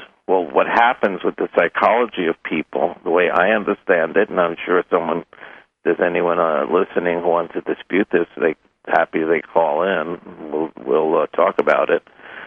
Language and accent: English; New York, United States; I'm originally from New York. We taught to be skeptical.